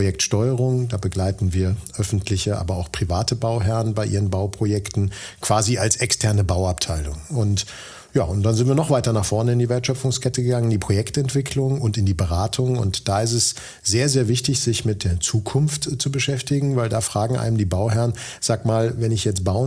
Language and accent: German; Dortmund, North Rhine-Westphalia, Germany; born there; now in Cologne, Germany; Ich bin 49 Jahre alt, Bauingenieur von Hause aus, komme gebürtig aus Dortmund, unweit von hier und Bochum.